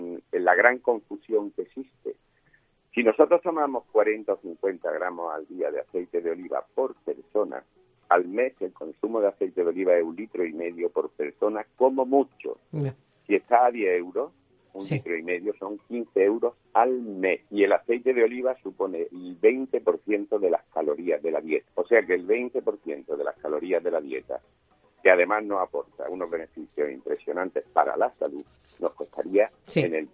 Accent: Andalusia, Spain; yo soy almeriense y además de la zona del Levante, y espero pronto poder escaparme.

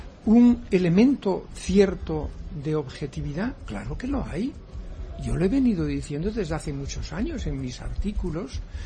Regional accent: Spain; yo soy ciudadano de un país, de España, me veo bien como español

